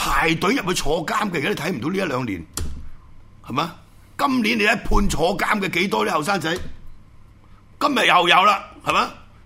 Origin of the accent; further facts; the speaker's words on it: Hong Kong; 我哋因為六四慘案令到我哋香港人覺得